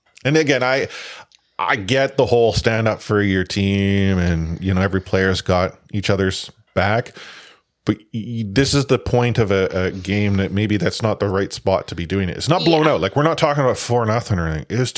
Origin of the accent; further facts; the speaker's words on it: Canada; as a Canadian